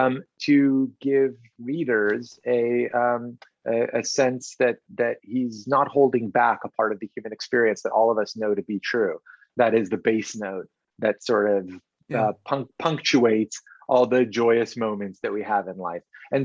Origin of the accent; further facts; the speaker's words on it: Tel Aviv, Tel Aviv District, Israel; now in London, United Kingdom; I was born here in London. I lived here until I was three, and then we moved to Tel Aviv